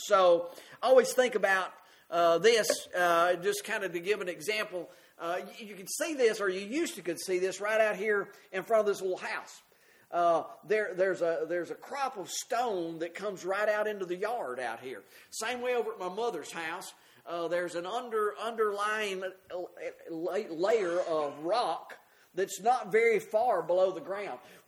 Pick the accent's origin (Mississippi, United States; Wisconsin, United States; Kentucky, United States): Mississippi, United States; at least down there where I grew up in Mississippi